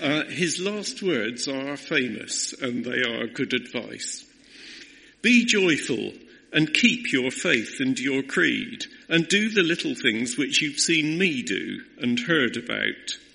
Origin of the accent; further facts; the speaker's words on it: Cardiff, Wales, United Kingdom; born there; and I'm Welsh, technically. I was born in Cardiff.